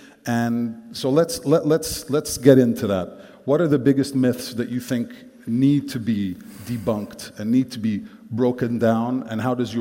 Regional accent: Portugal; moved away; And when I said I was from Portugal, first of all, they were confused because they didn't know where Portugal was.

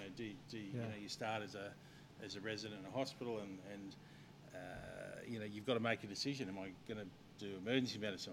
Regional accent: Brisbane, Queensland, Australia; also born or lived in Rockhampton; I was born in Rockhampton, 52 plus years ago now. Wasn't there long, grew up in Brisbane and went to school in Brisbane and I had all my junior years here

